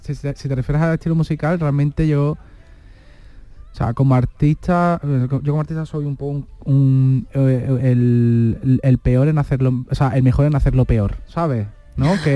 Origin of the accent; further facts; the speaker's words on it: Andalusia, Spain; soy andaluz y la forma en la que canto puede tener un deje, pero es por el mero hecho de dónde vengo, ¿sabes?